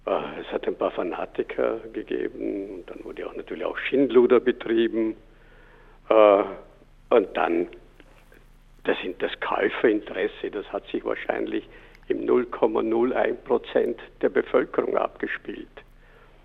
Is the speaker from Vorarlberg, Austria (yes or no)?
yes; Vorarlberg, Austria; also born or lived in Switzerland; Ich bin in Vorarlberg in der Nähe von Feldkirch aufgewachsen, habe dann einen Teil meiner Jugend in der Schweiz verbracht